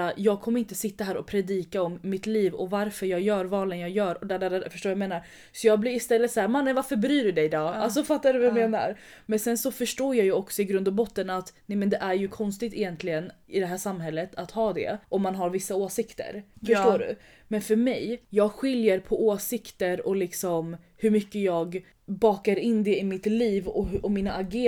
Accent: Sweden; Förstår du? Jag är svensk. Det här är våran liksom kungafamilj.

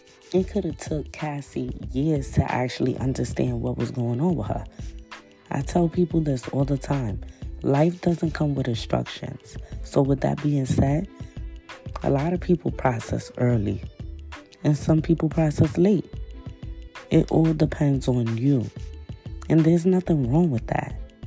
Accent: New York, United States; This is crazy because I'm from New York, like I stated a little minute ago.

